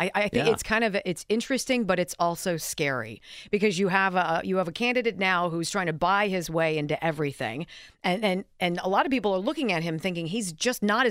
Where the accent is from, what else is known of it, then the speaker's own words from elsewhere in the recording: California, United States; I grew up in Southern California.